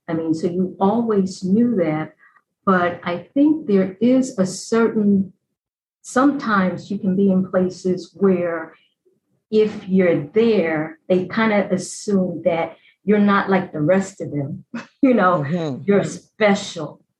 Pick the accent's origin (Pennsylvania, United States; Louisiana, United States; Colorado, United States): Pennsylvania, United States; Philadelphia; there are other schools like I'm from Philadelphia and Temple University.